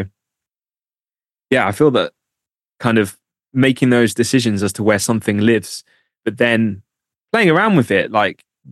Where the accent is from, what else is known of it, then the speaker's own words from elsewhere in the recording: East of England, United Kingdom; So I'm from Norfolk.